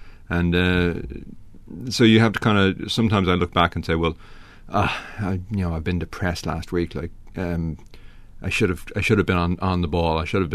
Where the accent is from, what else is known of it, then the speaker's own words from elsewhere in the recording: Malahide, Leinster, Ireland; I grew up in Malahide when it was a fishing village, before it became a refuge for rock stars.